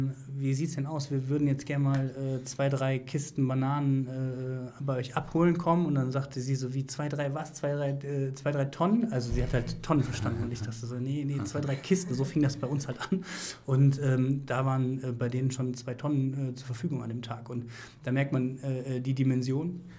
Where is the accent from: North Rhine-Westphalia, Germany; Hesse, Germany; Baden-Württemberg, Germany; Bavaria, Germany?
North Rhine-Westphalia, Germany; Düsseldorf; wir kommen aus Düsseldorf, sagen wir jetzt mal in Düsseldorf